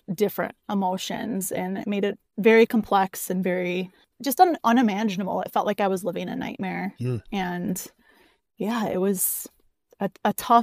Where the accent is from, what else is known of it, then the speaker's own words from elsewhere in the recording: Chicago, Illinois, United States; also born or lived in Hawaii; So I am from the Chicagoland area, and I've pretty much lived here my entire life.